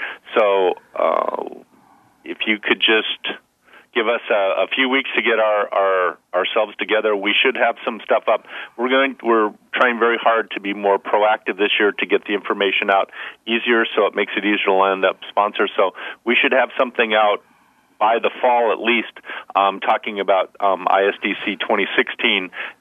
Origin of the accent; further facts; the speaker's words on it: California, United States; I'm Californian, and we take everything pretty laid back.